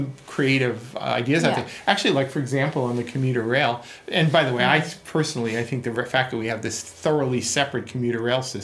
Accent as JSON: {"language": "English", "town": "New York City", "region": "New York", "country": "United States", "tie": "born or raised there", "said": "You know, like I grew up in New York City."}